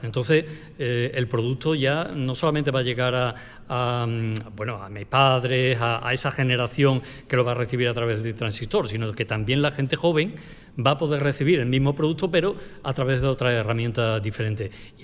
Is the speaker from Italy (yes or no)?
no; Nerva, Andalusia, Spain; cuando salgo de Nerva hacia Sevilla o de Sevilla hacia Nerva, me pongo la onda local de Andalucía a través de online y lo escucho hasta que llego a mi pueblo.